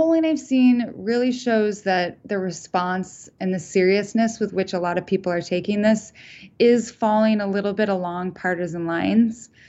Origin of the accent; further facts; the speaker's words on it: Idaho, United States; now in Montana, United States; Well, you know, I grew up in Idaho and I live in Montana.